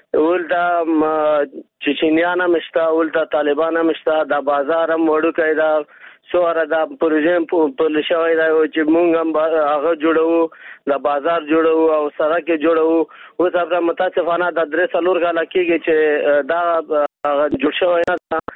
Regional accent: Logar, Afghanistan

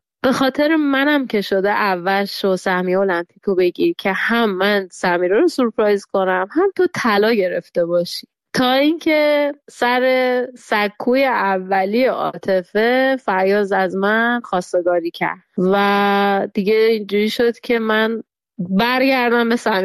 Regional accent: Iran; moved away; الانی که اینجا نشستم به دور از ایرانم

